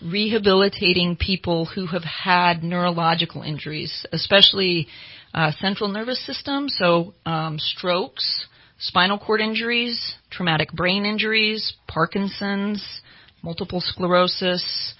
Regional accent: Susanville, California, United States; actually starting at Lassen College because I was from Susanville.

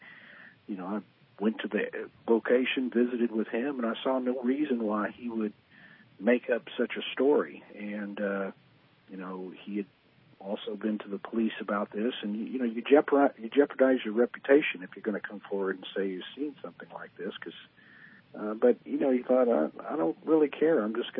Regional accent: Texas, United States; And I'm from Texas, and, Louisiana's not far.

